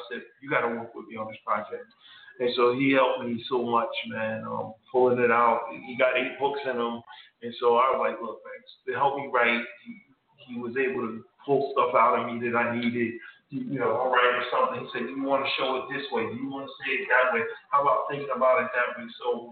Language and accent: English; Summit, New Jersey, United States; We grew up in a suburb. I grew up in a white suburb. I grew up in Summit. My son, I raised him in Summit, New Jersey.